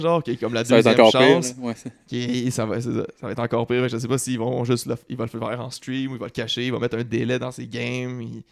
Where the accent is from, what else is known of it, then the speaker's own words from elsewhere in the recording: Quebec, Canada; même en tant que Québécois, des fois, t'es comme, c'est pas super clair qu'est-ce qu'il dit